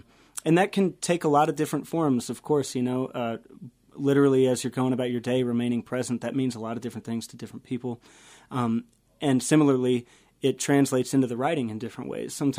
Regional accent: Cheyenne, Wyoming, United States; like I said, I grew up in Cheyenne, Wyoming, so we started playing little, you know, kind of like little the town square concert series, kind of stuff like that, little bars.

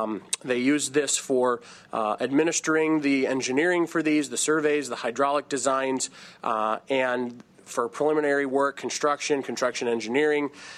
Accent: Tripp, South Dakota, United States; District 21. I hail from Tripp, South Dakota.

